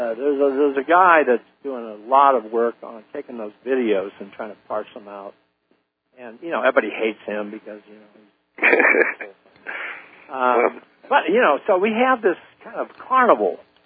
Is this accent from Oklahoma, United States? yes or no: no; San Diego, California, United States; I grew up in San Diego in the 40s and early 50s, and I had George Adamski coming down to Palomar.